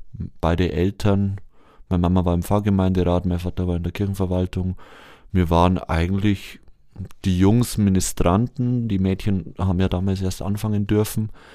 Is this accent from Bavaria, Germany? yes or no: yes; Lauterhofen, Bavaria, Germany; now in Munich, Germany; Im Moment komme ich aus München, da arbeite ich derzeit und ursprünglich komme ich aus der Oberpfalz, aus Lauterhofen und da bin ich geboren und aufgewachsen, genau.